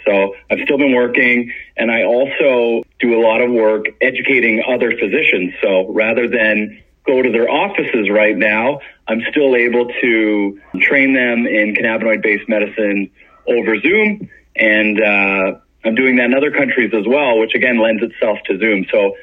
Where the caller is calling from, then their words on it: Sarnia, Ontario, Canada; I'm joining you from Sarnia, Ontario, which is a great place to be this time of the year, right on Lake Huron.